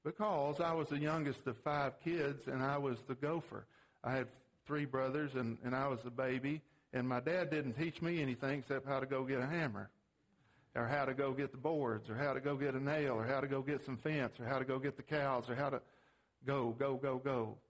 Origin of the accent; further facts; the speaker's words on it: Tennessee, United States; I grew up in Tennessee, and we weren't poor, but we didn't have any money.